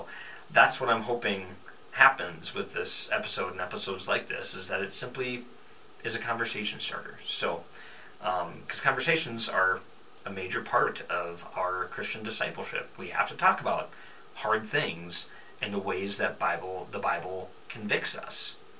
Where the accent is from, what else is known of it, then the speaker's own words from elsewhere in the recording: United States; born there; for myself, I'm an American citizen, I was born here, so in many ways I have American identity.